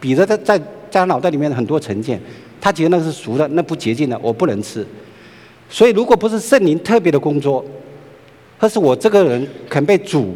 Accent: China; 因为我在大陆长大了

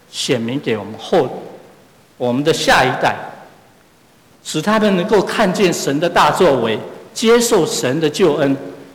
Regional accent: Taiwan; 我是从台湾来的，我们这小时候都会唱反攻大陆歌

